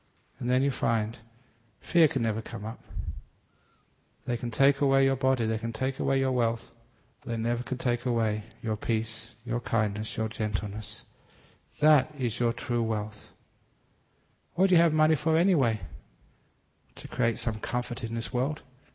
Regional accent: England, United Kingdom; born there; You know, I was born in England, being a gentleman.

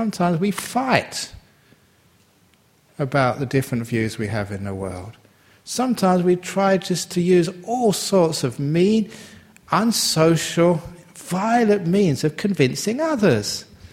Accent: England, United Kingdom; born there; I was born in England, made in England, it says on my tattoo inside.

